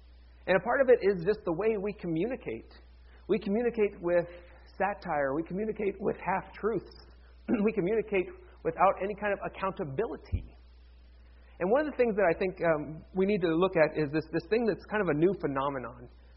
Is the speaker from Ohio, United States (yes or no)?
yes; Cleveland, Ohio, United States; my hometown Cleveland Browns, who finished last in the league last year